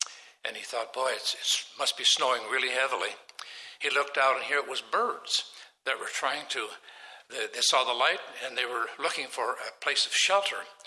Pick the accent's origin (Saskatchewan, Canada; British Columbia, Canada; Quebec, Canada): Saskatchewan, Canada; Swan Plain; born there; I was born near Swan Plain, Saskatchewan, in 1934, and nothing is left of the homestead.